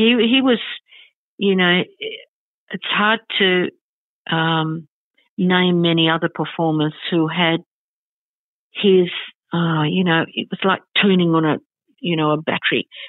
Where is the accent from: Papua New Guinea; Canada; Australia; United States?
Australia; accent: Australian; fascinated by my Australian accent, which we laugh at because we think we just speak normally.